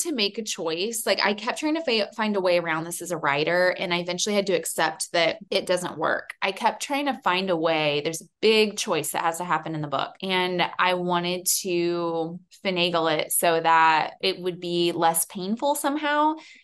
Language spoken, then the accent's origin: English; Texas, United States; I grew up in Texas, which is, you know, every state in the South, even though Texas isn't technically the South